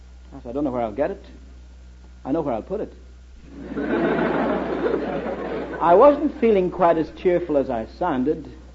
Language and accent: English; Ireland; born there; I was born in Ireland.